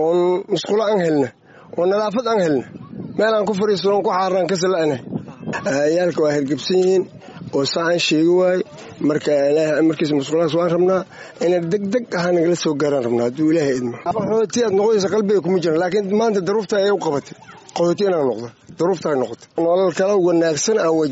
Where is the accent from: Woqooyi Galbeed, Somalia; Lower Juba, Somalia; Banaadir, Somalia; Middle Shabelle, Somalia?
Lower Juba, Somalia; waxaan ka soo barakacay jubbada hoose oo aan ka soo barakacay